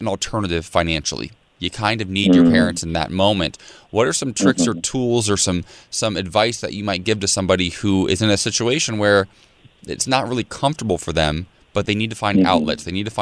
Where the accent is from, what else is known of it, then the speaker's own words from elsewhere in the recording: Ohio, United States; I grew up in Ohio. I used to be a lifeguard at our local swimming pool